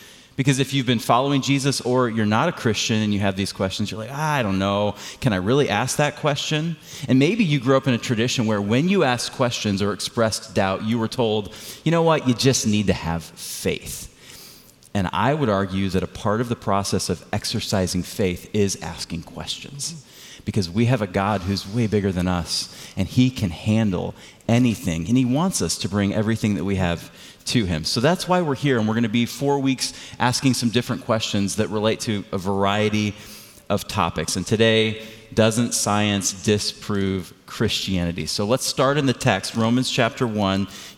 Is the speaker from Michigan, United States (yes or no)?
yes; Michigan, United States; And he's from Michigan, and I'm from Michigan.